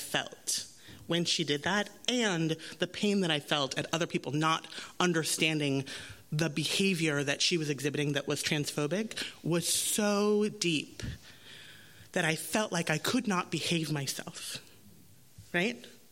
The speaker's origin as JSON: {"language": "English", "town": "Los Angeles", "region": "California", "country": "United States", "tie": "born or raised there", "said": "And I grew up in the First Unitarian Church of Los Angeles."}